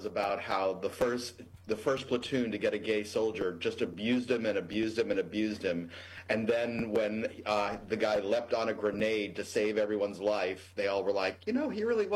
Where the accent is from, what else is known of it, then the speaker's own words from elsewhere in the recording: Louisiana, United States; I mean, you know, my home state, Louisiana, just lowered the income tax on wealthy for everyone